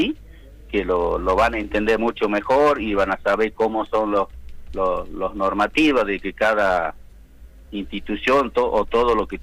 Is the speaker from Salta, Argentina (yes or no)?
yes; Santa Victoria Este, Salta, Argentina; Nosotros tenemos 5 lenguas en la zona de donde vengo yo, que es nuestro municipio Santa Victoria Este. Está chulupi, chorote, toba, huichí y guaraní.